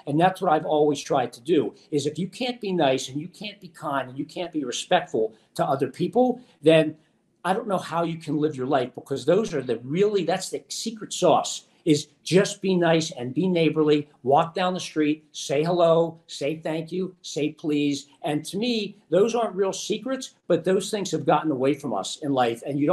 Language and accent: English; Pittsburgh, Pennsylvania, United States; now in Philadelphia, United States; So like I said, I grew up in Squirrel Hill with my grandparents, and how I ended up in Philadelphia on this side of the state